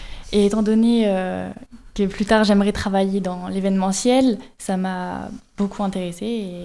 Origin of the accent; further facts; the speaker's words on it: Lille, Hauts-de-France, France; Moi, je suis plus du côté de Lille.